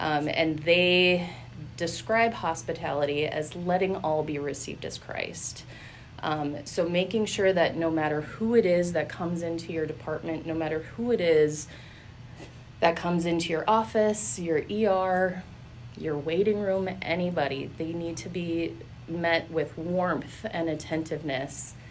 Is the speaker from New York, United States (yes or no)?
no; Fergus Falls, Minnesota, United States; I'm from Fergus